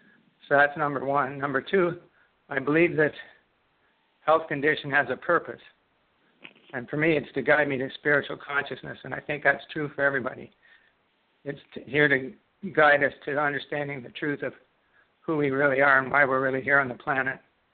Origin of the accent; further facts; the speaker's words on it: Canada; Well, I'm a Canadian. I live in Canada. I actually live on Manitoulin Island. I've lived here for a little over a year. Before that, I lived in southern Ontario.